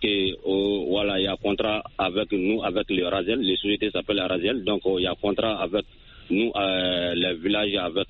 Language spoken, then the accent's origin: French; Soninkéni, Mali; Je vous appelle toujours dans mon village natal à Soninkéni.